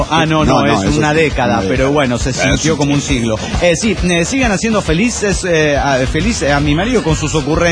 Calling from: Oruro, Bolivia; de Oruro.

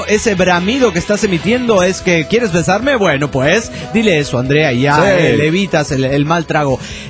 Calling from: Stockholm, Stockholm County, Sweden; de Estocolmo, Suecia.

